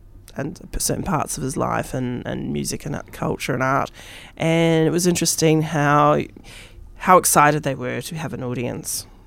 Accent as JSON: {"language": "English", "country": "New Zealand", "said": "because I'm from New Zealand, I knew very little about Australian culture."}